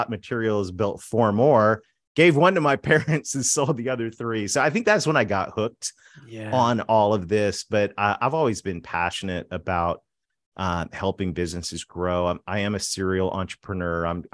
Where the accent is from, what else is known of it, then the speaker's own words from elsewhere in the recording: Canada; I am Canadian.